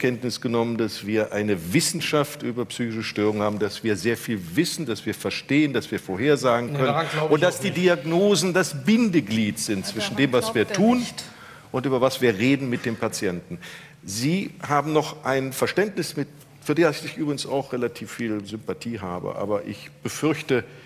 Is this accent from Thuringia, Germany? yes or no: no; Dresden, Saxony, Germany; ich komme aus Dresden und mache viel für Ostsachsen.